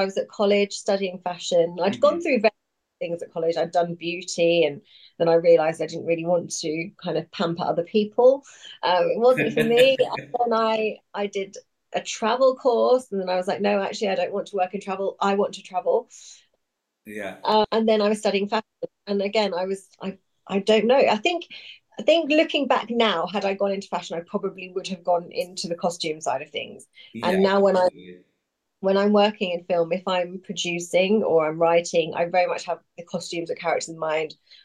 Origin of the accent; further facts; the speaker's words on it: East of England, United Kingdom; also born or lived in Australia; I grew up in Norfolk. I was born in Australia. My family moved to England when I was two. Mm-hmm. And I grew up in, you know, small villages in Norfolk. If anyone knows Norfolk, Wroxham, Houghton. Mm-hmm. It was very quiet.